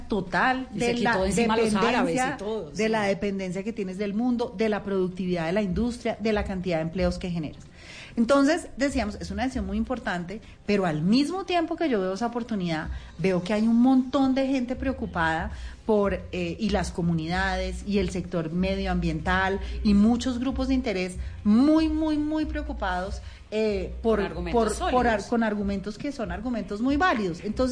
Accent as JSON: {"language": "Spanish", "country": "Colombia", "said": "¿Y qué nos pasa como colombianos? Que nos costaría el doble."}